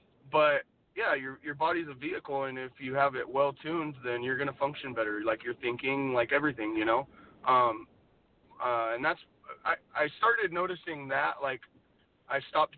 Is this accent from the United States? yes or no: no; Ireland; I'm Irish. I like my meat and potatoes, you know.